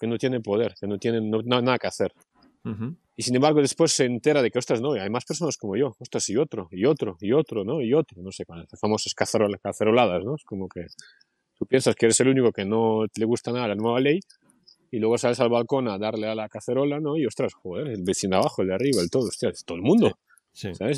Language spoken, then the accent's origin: Spanish; Russia; moved away; Yo qué sé, yo vengo de Rusia